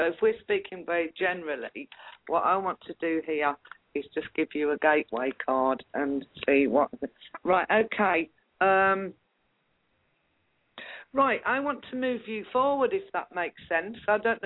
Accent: West Midlands, United Kingdom; I'm actually from the Black Country, not Birmingham.

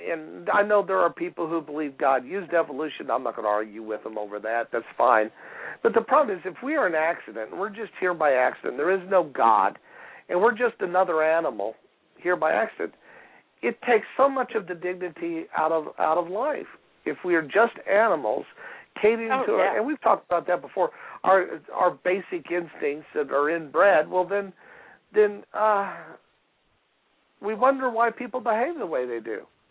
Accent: United States; born there; I was born outside of St. Louis before the Environmental Protection Agency, and I remember the sky being brown of a day because of all the industrial pollution.

